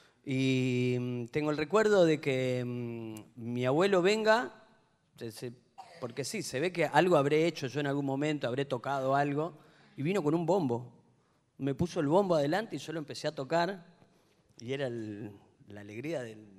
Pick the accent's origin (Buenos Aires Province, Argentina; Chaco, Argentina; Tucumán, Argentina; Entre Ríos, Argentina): Chaco, Argentina; Resistencia; En el Chaco, en Resistencia. Yo soy chaqueño, nací en Resistencia